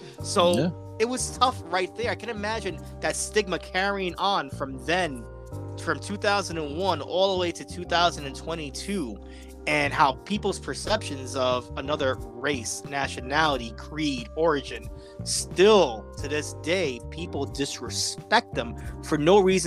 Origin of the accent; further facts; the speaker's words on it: New York City, New York, United States; growing up in the Bronx and seeing that, you know, predominantly a mixed area